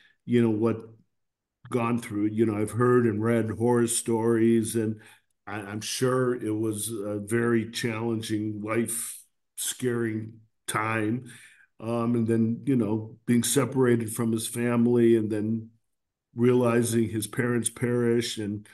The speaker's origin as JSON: {"language": "English", "region": "Michigan", "country": "United States", "tie": "born or raised there", "said": "I do have about 35 people that, family and friends that I grew up with in Michigan who are all coming out for that weekend too."}